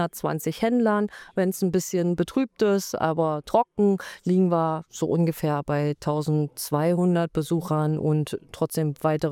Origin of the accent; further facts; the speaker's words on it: Werneuchen, Brandenburg, Germany; ich komme aus Wernäuchen, bin auch sozusagen Ureinwohnerin dort. Der Ort Wernäuchen liegt östlich von Berlin in Richtung ostdeutsche Grenze. Man könnte sagen, zwischen Berlin und Polen liegt Wernäuchen rum.